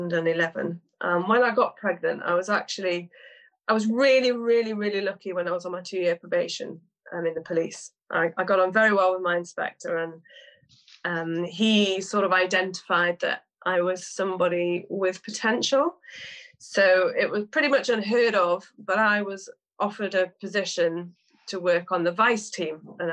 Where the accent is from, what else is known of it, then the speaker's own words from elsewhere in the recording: United Kingdom; I'm quite British like that. You know, the way that I was brought up is, well, you just get on with it.